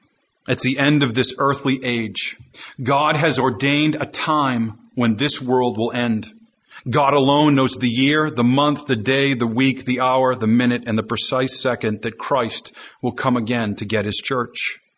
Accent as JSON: {"language": "English", "country": "United States", "tie": "born there", "said": "I was born in America as a descendant of Adam and therefore was descended into the sons and daughters of disobedience."}